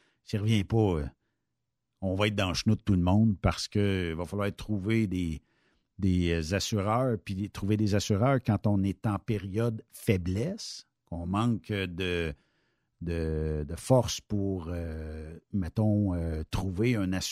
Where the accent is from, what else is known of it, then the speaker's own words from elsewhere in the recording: Ferme-Neuve, Quebec, Canada; Fait que si, mettons, chez nous, à Ferme-Neuve, il y a un incident qui arrive, ben c'est tous les autres festivals qui vont écoper en assurance, vous le savez.